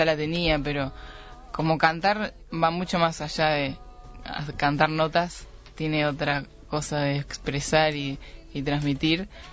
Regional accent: Uruguay; Es mentira que somos uruguayos y somos medio hippie

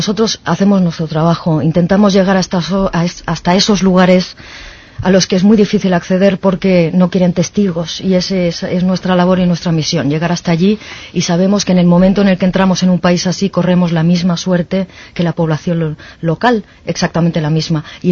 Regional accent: Granada, Andalusia, Spain; ¿Sabes una cosa? Yo soy de Granada.

